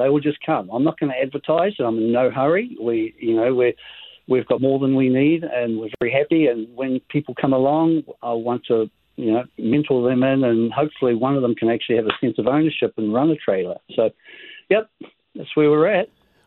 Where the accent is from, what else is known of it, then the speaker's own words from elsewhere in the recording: New Zealand; now in United States; where are you from? I'm from New Zealand. Why did you come here? And I just have to bite my lip and say, oh, because my wife's from here.